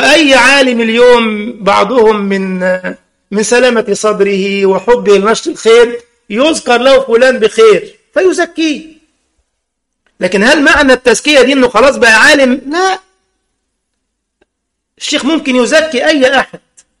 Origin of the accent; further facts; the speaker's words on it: Egypt; قال لي: أنت منين يا سيد؟ هيناسبني ده ولا إيه؟ فأنا عادي بصبر يعني، قلت له: من مصر.